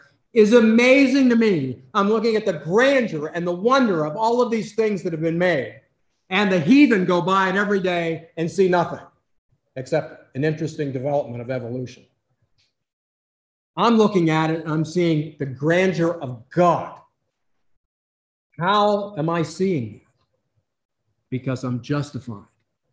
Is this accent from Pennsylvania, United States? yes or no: yes; Pittsburgh, Pennsylvania, United States; I grew up not in Michigan, but I grew up in Pennsylvania. And I was born and raised in the city of Pittsburgh.